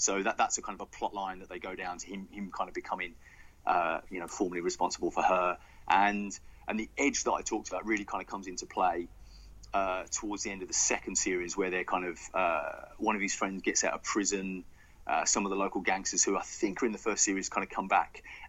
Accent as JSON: {"language": "English", "region": "West Midlands", "country": "United Kingdom", "tie": "born or raised there", "lives_now": "New Zealand", "said": "I'm obviously living in New Zealand at the moment, and if I say, you know, I grew up in Warsaw, so not a million miles away from Birmingham, but I'll say I'm from Birmingham because it's the nearest big city"}